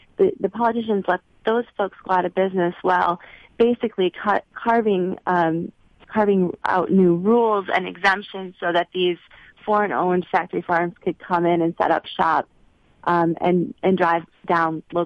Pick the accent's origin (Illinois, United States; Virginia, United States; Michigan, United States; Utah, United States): Michigan, United States; I did. I was raised in Michigan, and my dad was a dairy farmer.